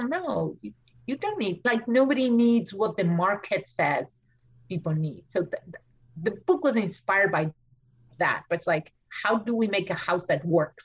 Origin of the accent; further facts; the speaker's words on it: Argentina; English is a second language; now in United States; I know I'm an immigrant, I'm from Argentina, English is my second language, it's like very basic data.